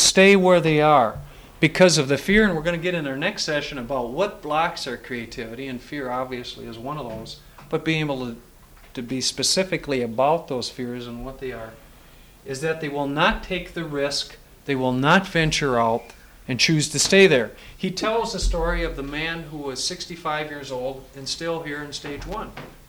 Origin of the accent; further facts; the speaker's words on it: Midwest, United States; You know, I come from the Midwest, and it's really still a neat experience to be out here out west.